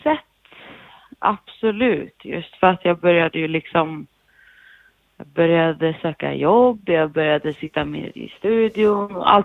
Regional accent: Västra Götaland County, Sweden; jag är ju från Västra Götaland, om man säger så.

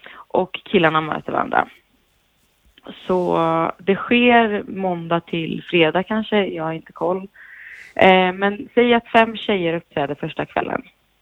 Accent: Västra Götaland County, Sweden; jag är ju från Västra Götaland, om man säger så.

